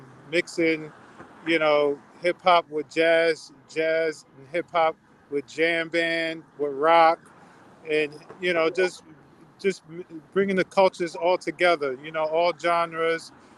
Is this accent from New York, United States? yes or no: yes; New York City, New York, United States; Born and raised in New York City, the Bronx.